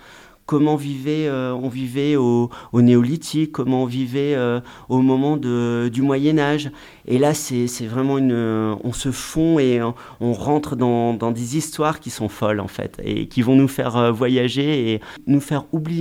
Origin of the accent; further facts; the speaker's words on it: Auvergne-Rhône-Alpes, France; Alors bien sûr, chez nous, dans le Chablais aussi, on a des très bons vignerons.